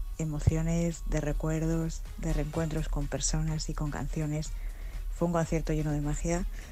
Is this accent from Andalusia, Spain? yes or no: no; Madrid, Community of Madrid, Spain; de Madrid.